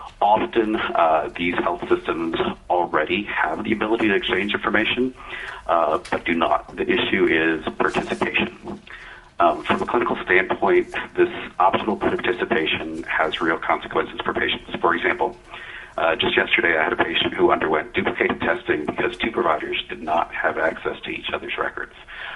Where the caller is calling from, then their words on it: Bethel, Alaska, United States; I'm calling from Bethel, Alaska, and I work as a physician providing care in a rural setting.